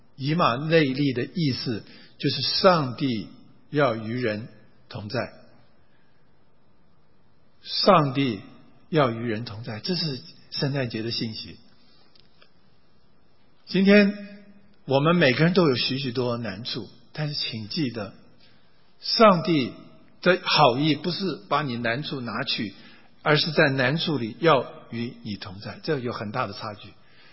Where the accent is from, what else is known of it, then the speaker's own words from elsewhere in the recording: China; 我们再看我们中国人的历史，我们中国人今天讲究的是经济起飞，讲究的是物质生活